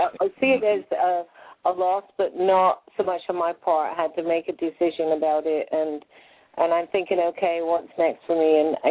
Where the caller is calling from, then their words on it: Florida, United States; I'm calling from Pinellas County, Florida.